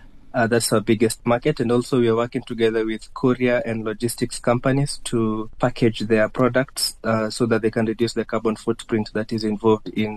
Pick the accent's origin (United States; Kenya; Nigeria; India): Kenya; Nairobi; And I come from Nairobi, where hyacinth is not particularly a problem